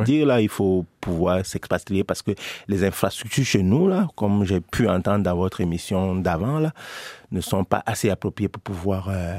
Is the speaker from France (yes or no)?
no; Bangangté, West, Cameroon; Moi, je viens de l'ouest du Cameroun, là, dans un village qui s'appelle Banganté.